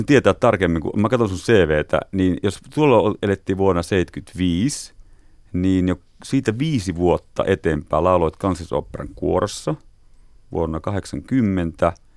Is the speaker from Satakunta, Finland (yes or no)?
no; Savonlinna, South Savo, Finland; mä olen myös Savonlasta kotoa